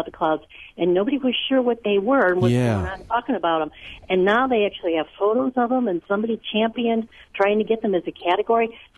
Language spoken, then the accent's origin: English; Illinois, United States; Well, first, because I'm originally from Illinois, Skillings is a weather god.